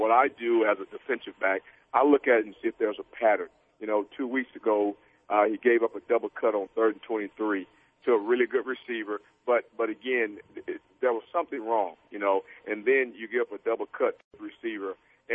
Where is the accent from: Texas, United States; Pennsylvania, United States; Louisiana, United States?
Texas, United States; I mean, I grew up in Texas. So you know, I grew up with Tony Dorsett, the Calvin Hills, the Roger Staubachs